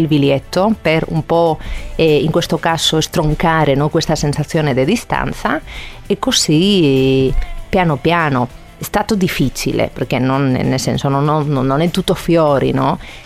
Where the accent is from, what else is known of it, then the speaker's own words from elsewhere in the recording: Cartagena, Region of Murcia, Spain; Italian is a second language; Io arrivo di una città molto antica, fondata dai cartaginesi, dal sud-est della Spagna, Cartagena. E in questa città abbiamo queste belle spiagge, bel tempo, e si trova nella Región de Murcia